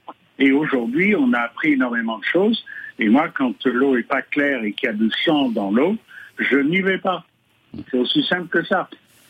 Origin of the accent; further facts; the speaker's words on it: France; Moi, je suis français